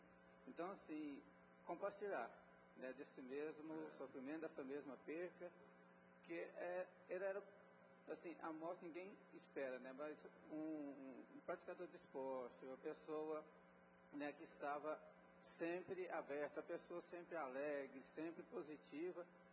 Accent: Formosa, Goiás, Brazil; Ele é da minha cidade também, sou de Formosa

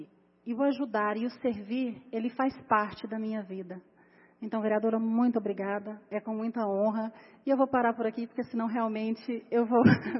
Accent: Goiatuba, Goiás, Brazil; born there; now in Anápolis, Brazil; E não sou realmente anapolina, nasci em Goiatuba, sou goiatubense, mas moro em Anápolis há mais de 30 anos.

